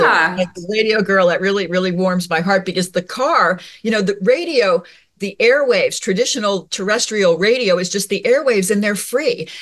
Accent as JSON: {"language": "English", "town": "New York City", "region": "New York", "country": "United States", "tie": "born or raised there", "said": "My quick is I grew up around New York City, so we had a lot of radio."}